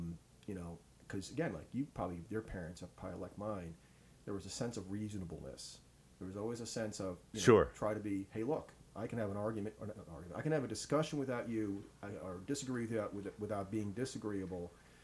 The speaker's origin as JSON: {"language": "English", "region": "New York", "country": "United States", "said": "I'm from New York originally, but I had parents that came from a generation of hard work."}